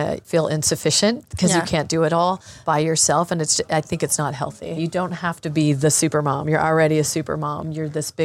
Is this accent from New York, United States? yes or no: no; California, United States; My parents are from Iowa, and I've grew up mostly in the Bay Area.